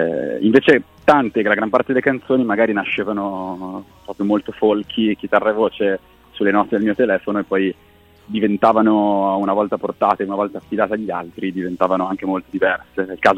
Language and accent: Italian; Bergamo, Lombardy, Italy; born there; now in Milan, Italy; sono nato a Bergamo, ma vivo a Milano da 8 anni, forse.